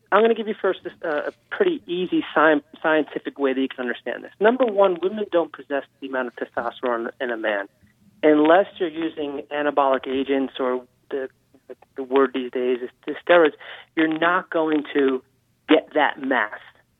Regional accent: New Jersey, United States; even where I grew up in New Jersey

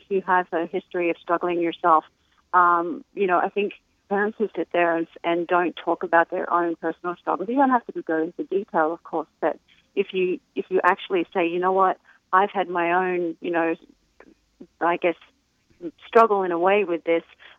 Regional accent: Australia; accent: Australian

